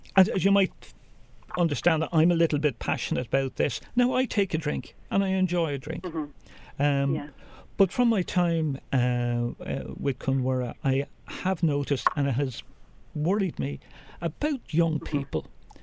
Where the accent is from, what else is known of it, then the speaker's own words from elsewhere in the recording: Dublin, Leinster, Ireland; I grew up in Fairview, and there was one off license on Phillipsburg Avenue, and as a child, you didn't go into it.